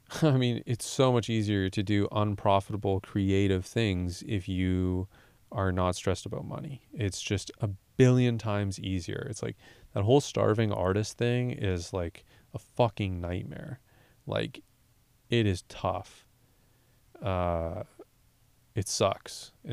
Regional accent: Canada; I'm Canadian. My partner's Canadian. We crossed the border 2 days ago and we are driving.

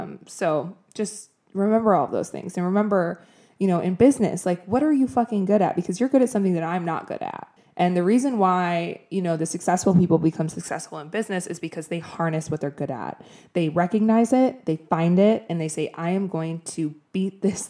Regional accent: Wisconsin, United States; now in Los Angeles, United States; today in LA, it was like 60 degrees and I was freezing, which is hilarious because I'm from Wisconsin.

